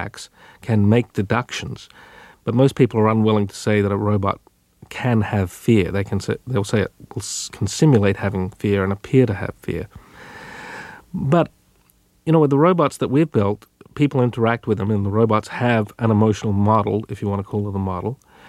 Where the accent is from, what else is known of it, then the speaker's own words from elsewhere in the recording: Adelaide, South Australia, Australia; I grew up in Adelaide, South Australia, which was fairly remote technologically from the rest of the world.